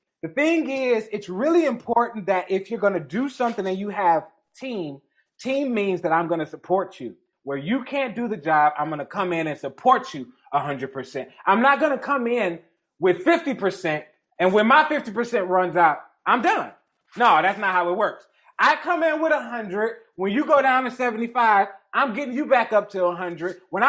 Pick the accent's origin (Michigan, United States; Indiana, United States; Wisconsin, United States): Michigan, United States; Detroit; I'm from Jeffrey Projects of Detroit. I literally grew up. We were the poorest people in the project.